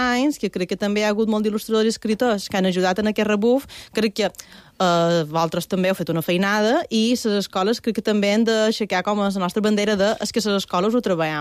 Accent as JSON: {"language": "Catalan", "town": "Felanitx", "region": "Balearic Islands", "country": "Spain", "said": "jo crec que també depèn de on has nascut, perquè jo som de Fadenich"}